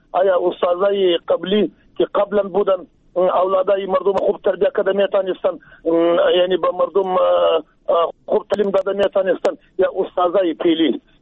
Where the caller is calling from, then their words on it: Jowzjan, Afghanistan; پشتون هستم از جوزیان.